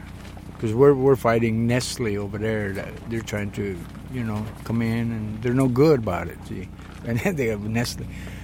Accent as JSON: {"language": "English", "region": "Oregon", "country": "United States", "said": "I come from Oregon."}